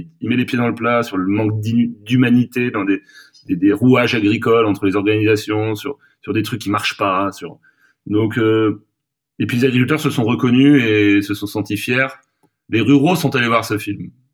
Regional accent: West France, France; C'est pas là où j'ai grandi, mais ça reste l'ouest de la France.

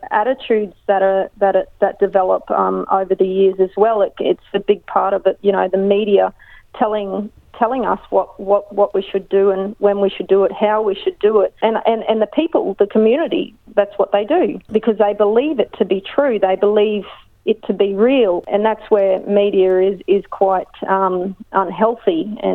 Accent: Australia; have the barbecue on the beach and you play cricket and all these kind of things that sort of come with being Australian.

